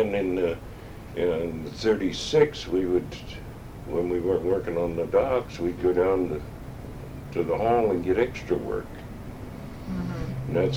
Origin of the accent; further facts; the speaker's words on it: Tacoma, Washington, United States; Well, actually, I was born in Tacoma and raised in Tacoma. I went to school in Tacoma.